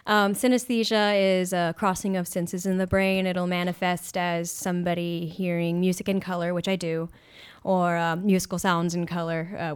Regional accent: Alabama, United States; now in Roanoke, United States; I am from Alabama originally. I moved to Roanoke so that I could earn my MFA in creative writing

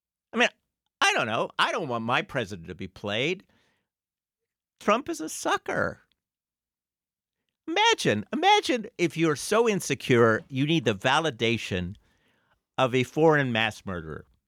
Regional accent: Montreal, Quebec, Canada; now in United States; I grew up in Montreal. I'm a U.S. citizen now.

